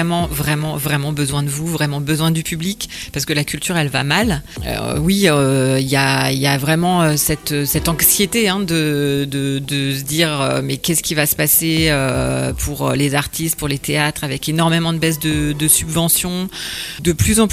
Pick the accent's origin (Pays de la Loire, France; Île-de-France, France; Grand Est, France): Grand Est, France; donc je suis originaire des Ardennes